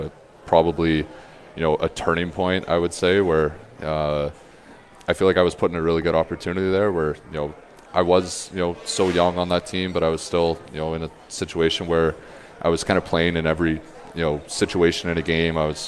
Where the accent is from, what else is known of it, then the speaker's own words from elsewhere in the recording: Kitchener, Ontario, Canada; Like, I grew up in Kitchener.